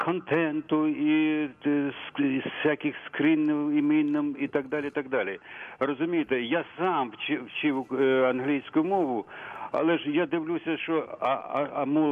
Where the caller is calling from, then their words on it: Cherkasy, Cherkasy Oblast, Ukraine; Я з Черкас.